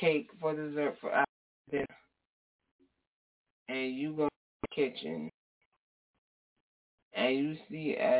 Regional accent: Bronx, New York, United States; Let me share that with y'all. I'm from the Bronx.

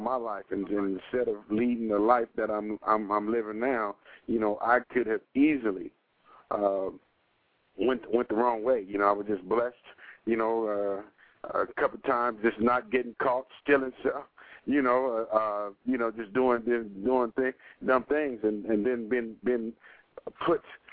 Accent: Los Angeles, California, United States; growing up in South Central L.A. and seeing, you know, all the different things that kids, you know, encounter.

